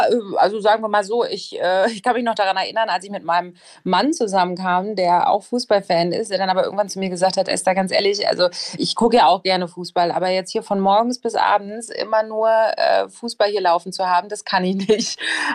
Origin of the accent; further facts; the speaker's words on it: Berlin, Germany; Ja, naja, also ich bin in Berlin-Schmargendorf groß geworden, alle Berliner wissen, das ist im Berliner Westen und da war die Nähe zum Olympiastadion wirklich nicht weit, das waren 10 Minuten